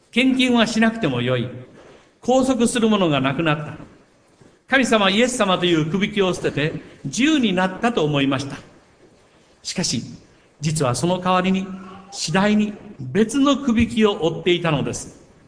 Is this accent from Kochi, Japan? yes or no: yes; Kochi, Japan; 私の同郷の高知県出身の大先輩